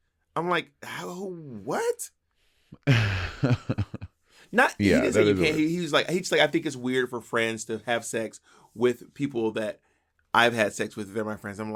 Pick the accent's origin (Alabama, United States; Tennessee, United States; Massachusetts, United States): Alabama, United States; And I'm the one from Alabama.